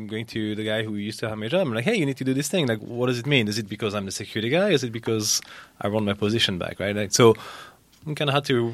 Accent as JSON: {"language": "English", "country": "France", "tie": "born or raised there", "moved": "as an adult", "lives_now": "Bay Area, United States", "said": "I was born and raised in France. I studied telecom engineering from 98 to 2002."}